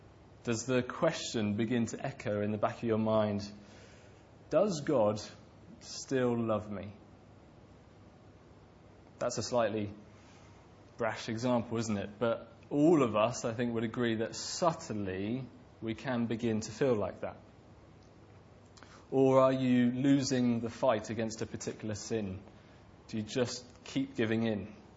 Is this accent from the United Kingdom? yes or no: yes; East of England, United Kingdom; I'm from Suffolk, so I won't say anything.